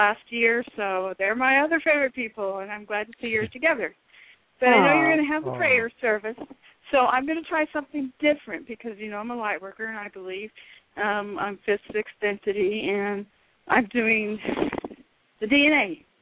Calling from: California, United States; California.

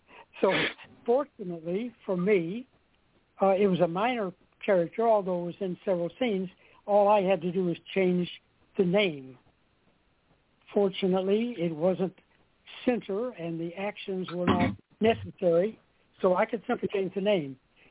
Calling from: Winnsboro, Texas, United States; I'm calling from Winsboro, Texas.

